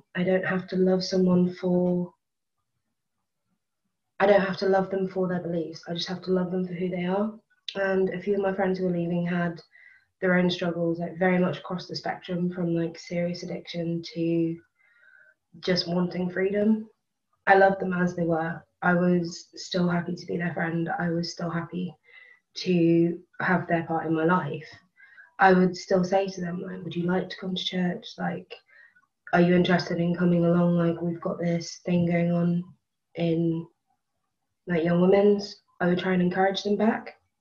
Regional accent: Sunderland, North East England, United Kingdom; born there; I was born into the church. I was born in Sunderland Stake in the north of England. And at the time of my birth, both my parents were Mormons.

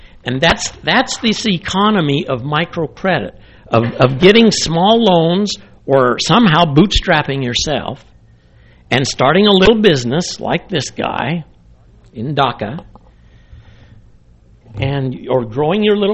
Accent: Utah, United States; I'm from Utah in the U.S.

